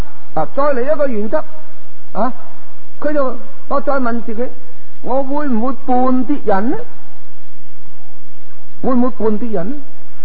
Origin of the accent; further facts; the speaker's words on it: Hong Kong; 因为打牌是我们香港人最常见的玩意来的